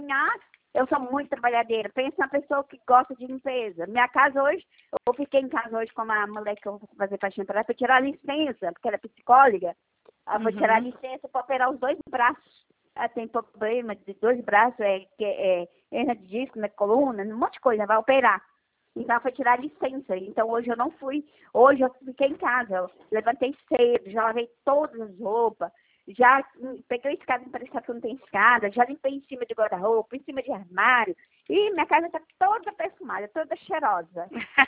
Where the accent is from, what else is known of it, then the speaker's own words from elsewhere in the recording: Minas Gerais, Brazil; eu sou mineira.